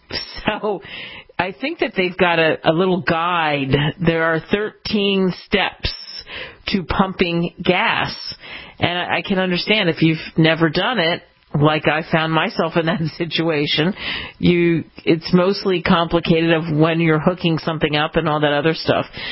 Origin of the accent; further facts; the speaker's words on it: New Jersey, United States; I grew up really in New Jersey, outside of Philadelphia, just over the bridge.